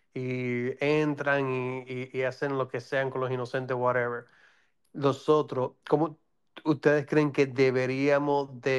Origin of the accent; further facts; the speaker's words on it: Dominican Republic; nosotros como dominicanos quisieran que el gobierno atacara de la misma manera